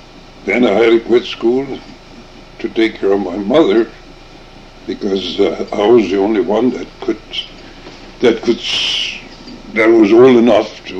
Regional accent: Namur, Wisconsin, United States; born there; I was born in Namur, half a mile west of Namur, between the bay and Namur, on a farm. And we was on the farm till I was about 3 years old.

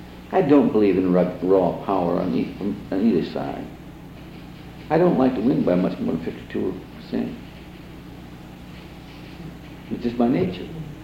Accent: Newfoundland and Labrador, Canada; born there; I was born in Newfoundland, Labrador.

